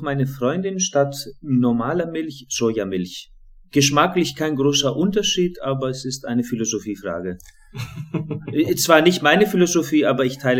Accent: Greece; now in Berlin, Germany; ich bin der Dritte im Bund, ich bin in Berlin zu Hause, ich bin Grieche

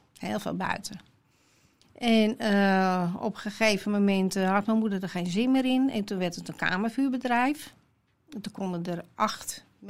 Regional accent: Den Helder, North Holland, Netherlands; also born or lived in Amsterdam; Ja, in de Groen van Prinsenstraat. En daar heb ik een stuk van mijn jeugd doorgebracht. En op mijn 8e zijn we verhuisd naar Den Helder.

